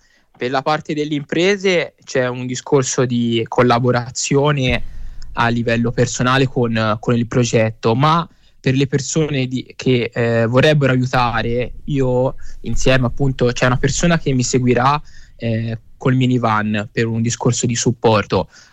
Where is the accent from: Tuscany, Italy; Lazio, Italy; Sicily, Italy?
Tuscany, Italy; Prato; born there; E io sì, sono nato a Prato